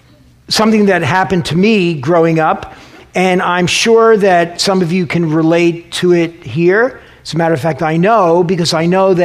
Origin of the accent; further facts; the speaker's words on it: Queens, New York, United States; also born or lived in Sullivan County, New York; And when I started first grade, my family, we moved to Queens, New York. And so started first grade. I grew up in Bayside, Queens.